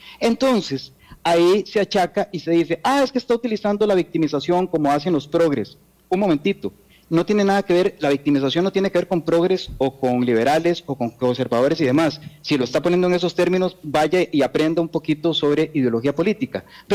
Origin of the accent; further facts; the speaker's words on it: Costa Rica; Eso debería ser ya parte de nuestra idiosincrasia como costarricenses.